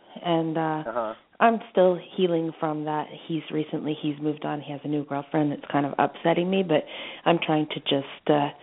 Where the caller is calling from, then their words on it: Canada; I'm calling from Canada.